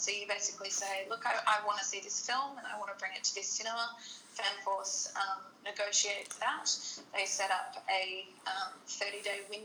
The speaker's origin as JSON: {"language": "English", "country": "Australia", "said": "despite the fact that I am Australian"}